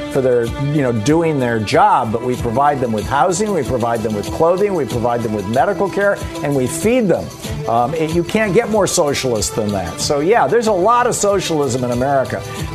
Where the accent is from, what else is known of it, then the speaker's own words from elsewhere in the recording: Michigan, United States; I grew up in Michigan. First two businesses that I started were in Michigan.